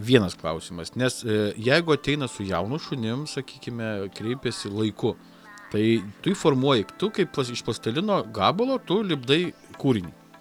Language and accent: Lithuanian; Aukštaitija, Lithuania; also born or lived in Samogitia; Aš aukštaitis. Aš visas mano kraujas aukštaitiškas. Mano tėtis aukštaitis, mano mama aukštaitė, mano baba aukštaitė, mano sė. Mes visi aukštaičiai.